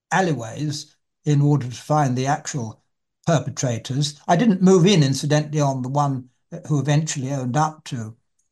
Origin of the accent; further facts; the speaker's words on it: England, United Kingdom; But of course, I'm very English, and I'm middle class.